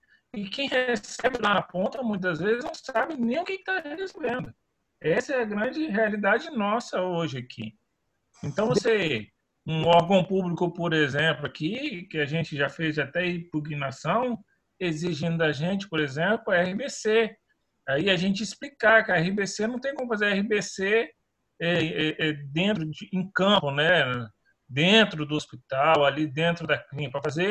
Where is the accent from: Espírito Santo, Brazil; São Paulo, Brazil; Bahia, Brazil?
Espírito Santo, Brazil; Sou do Espírito Santo.